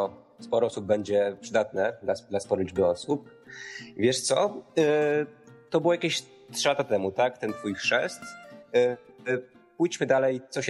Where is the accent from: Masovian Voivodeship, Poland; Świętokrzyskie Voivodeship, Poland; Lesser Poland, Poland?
Świętokrzyskie Voivodeship, Poland; myślałem, że moja wieś w Świętokrzyskim jest pośrodku niczego